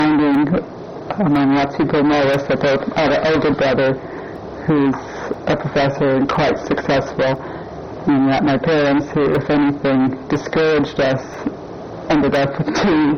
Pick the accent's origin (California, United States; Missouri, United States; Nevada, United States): California, United States; Granada Hills; also born or lived in Alhambra; No, I grew up in Alhambra, California, until I was about 10, and then my family moved to the San Fernando Valley, and that's where I finished school.